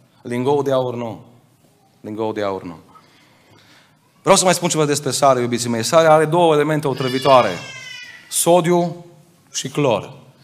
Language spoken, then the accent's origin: Romanian; Arad, Arad County, Romania; born there; Eu m-am născut în Arad.